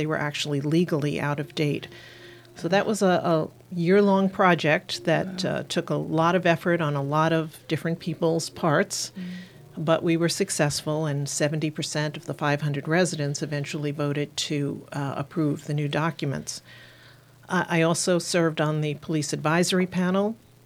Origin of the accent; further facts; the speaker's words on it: New York City, New York, United States; also born or lived in Hong Kong; As far as my background goes, I grew up in the Bronx in New York, went to college there.